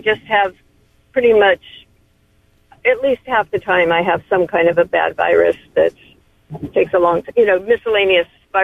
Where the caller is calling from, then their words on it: Santa Cruz, California, United States; I'm in Santa Cruz.